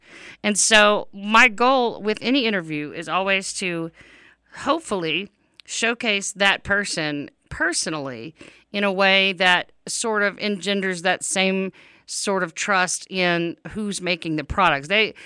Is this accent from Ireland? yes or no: no; United States; because I'm an adult and I'm an American, you know, and I'm a human being, you know?